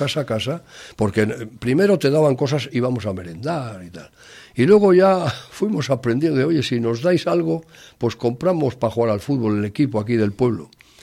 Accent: Cabezón de la Sal, Cantabria, Spain; Yo, por ejemplo, que soy de Cabezón, de La Sal, pues allí no tendrías que estar planteando estas cosas

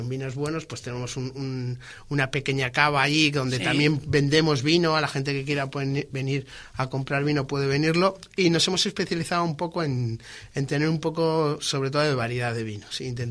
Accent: Laredo, Cantabria, Spain; now in Santoña, Spain; Yo soy de Laredo, mi madre es de Santoña, yo vivo en Santoña, mi pareja es de Santoña.

